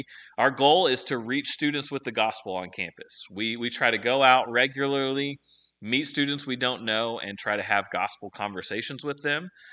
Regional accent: Paducah, Kentucky, United States; now in Radford, United States; Like Bill said, that I am from Paducah, Kentucky. And I... this place, this area reminds me of the people of Paducah.

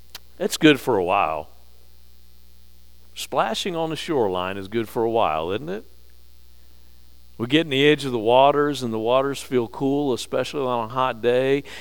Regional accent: Chesapeake Bay, United States; As a fisherman myself and growing up on the Chesapeake Bay, that is not where you catch fish, in the deep water

